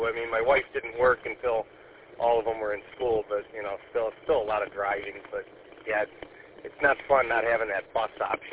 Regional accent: Warren, Michigan, United States; Yeah, where I grew up in Warren, I had to walk, and I walked like a mile and a half every day to school back.

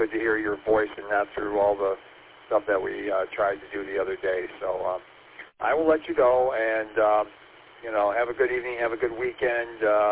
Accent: Detroit, Michigan, United States; kind of like how I am from Detroit. You know, I'm being 12 miles out

